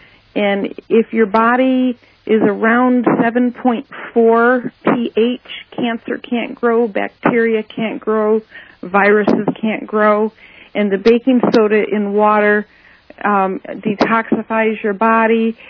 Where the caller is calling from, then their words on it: Litchfield, New York, United States; Alien, New York, but it's in the town of Litchfield.